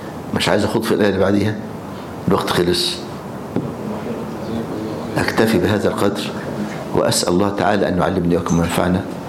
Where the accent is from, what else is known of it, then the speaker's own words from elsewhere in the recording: Egypt; نصطاد سمك في البحر الأحمر عندنا في مصر